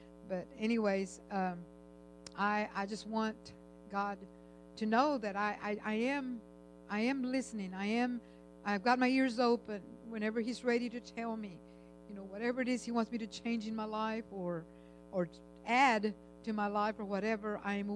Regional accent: Texas, United States; now in Arkansas, United States; And I tell you what, I'm from Texas, and I have never had the opportunity to drive with a Texas license

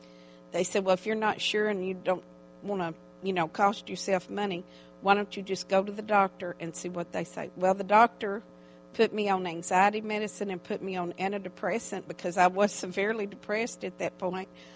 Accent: Colorado, United States; also born or lived in Texas; and I'm from Texas originally. And I thought... Well, I love the cowboy look because I was raised on a ranch in Colorado.

